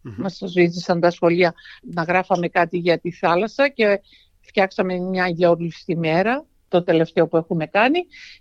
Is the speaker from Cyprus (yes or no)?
yes; Famagusta, Famagusta District, Cyprus; also born or lived in Nicosia; now in Australia; Γεννήθηκα στη Λευκοσία, αλλά ο πατέρας μου είχε πάρει μια επιχείρηση της Coca-Cola's, ήταν αντιπρόσωπος της Coca-Cola's και είχαμε μεταφερθεί και αρχίσαμε να ζούμε στην Αμόχωστο, στην ωραία Αμόχωστο.